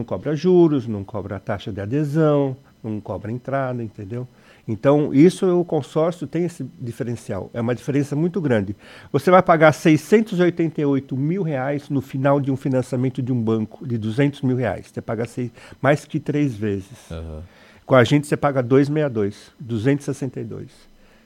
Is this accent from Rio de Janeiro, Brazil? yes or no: no; Criciúma, Santa Catarina, Brazil; Que eu sou de Criciúma, nós estamos em Uruçanga